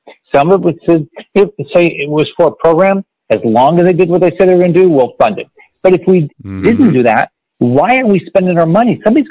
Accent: Illinois, United States; So I think I told you, I was born in Illinois. I lived in public housing there, and I don't know my dad, but I had a wonderful mom

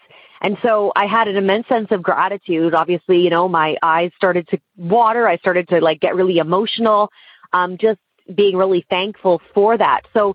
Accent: Toronto, Ontario, Canada; I grew up outside of Toronto, just north of Toronto, and there's always been a road that was near my parents' house.

